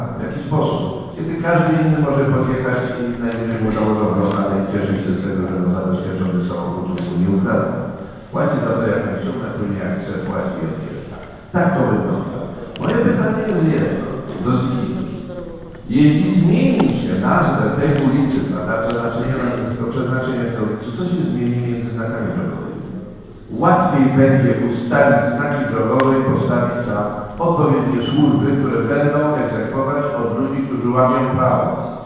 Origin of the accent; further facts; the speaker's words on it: Kraków, Lesser Poland, Poland; born there; Jestem urodzony w tym mieście, nie tylko ja, tylko wielu moich przodków. Dzielę mieszkałem w centrum